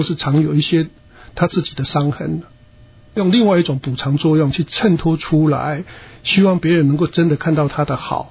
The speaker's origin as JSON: {"language": "Chinese", "country": "Taiwan", "said": "比如说像我们从台湾来的话"}